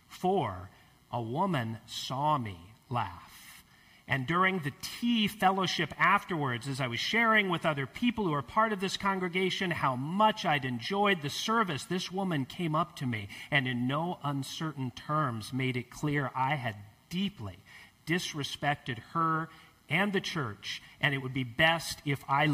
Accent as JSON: {"language": "English", "country": "United States", "said": "Now, as an American, I had long been a bit confused by contemporary British monarchy."}